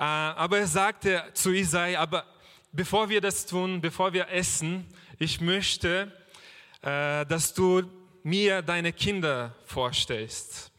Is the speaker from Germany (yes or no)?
no; Brazil; German is a second language; Übrigens, ich komme aus Brasilien, das habe ich vergessen zu sagen.